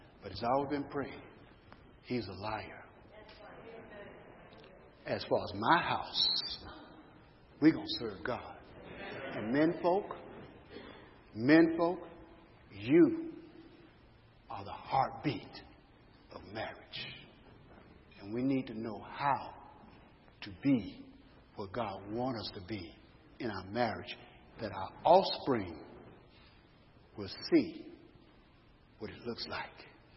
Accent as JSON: {"language": "English", "town": "Chicago", "region": "Illinois", "country": "United States", "tie": "born or raised there", "said": "I grew up in Chicago, there in the inner cities"}